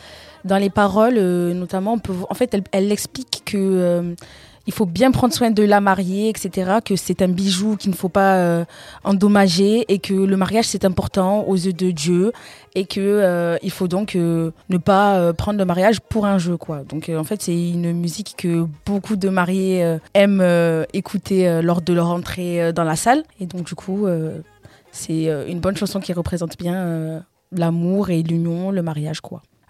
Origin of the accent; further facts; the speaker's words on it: Guinea; Alors moi je viens de la Guinée. Je suis guinéenne, Guinée-Conakry, parce qu'il y a plusieurs Guinées. Je suis originaire de là-bas de mes deux parents. Mes deux parents viennent de la Guinée, mais de deux villes différentes.